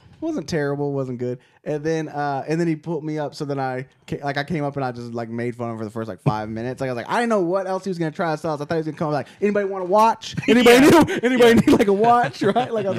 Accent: Dallas, Texas, United States; So I'm from Dallas. So after I graduated from OU, I moved back home

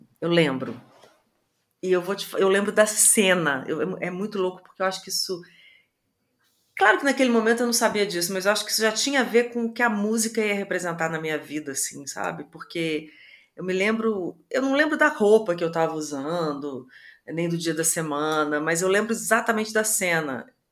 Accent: Belo Horizonte, Minas Gerais, Brazil; eu sou de Minas, né, de BH

